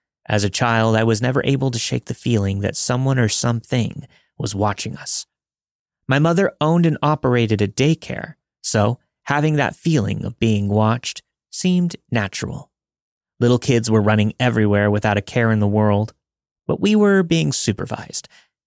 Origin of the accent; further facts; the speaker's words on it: Kansas, United States; I'm from Kansas, so there's a lot of skepticism from my friends about this story. My family and I lived decently close to Atchison.